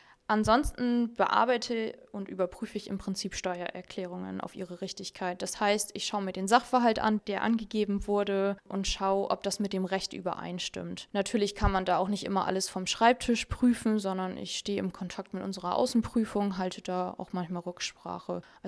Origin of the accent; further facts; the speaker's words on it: Stade, Lower Saxony, Germany; ich bin 24 Jahre alt, ich komme gebürtig aus Stade.